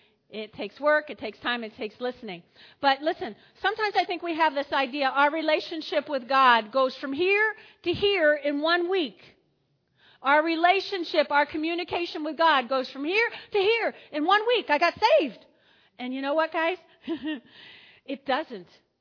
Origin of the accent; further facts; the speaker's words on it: New Jersey, United States; Now, I grew up in North Jersey, lots of Italians.